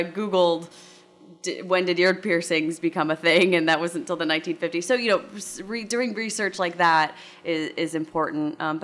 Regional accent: San Diego, California, United States; also born or lived in Decatur, Illinois; I am from San Diego, California, but I spent the last 4 years in Decatur, Illinois at Millikan University

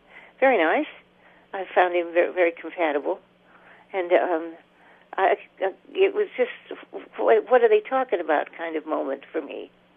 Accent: Juneau, Alaska, United States; I grew up here in Juneau, and then traveled, and then when I came back to Juneau, I met this cute guy and got married and had a family.

